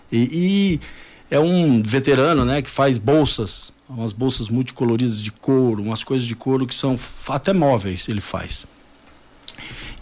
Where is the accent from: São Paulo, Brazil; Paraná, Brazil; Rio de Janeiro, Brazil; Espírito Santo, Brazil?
Paraná, Brazil; Cianorte; also born or lived in Sumé, Paraíba; Às vezes eu falo que eu sou de Sumé, porque é onde eu nasci, tá no último pau de arara. Às vezes eu falo que eu sou de Cianorte, porque é onde eu cresci.